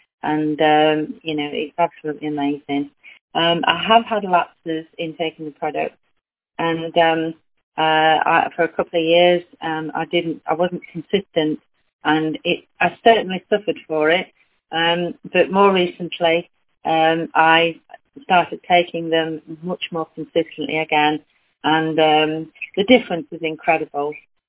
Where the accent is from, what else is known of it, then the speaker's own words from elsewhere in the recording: Sheffield, Yorkshire and the Humber, United Kingdom; I'm from Sheffield.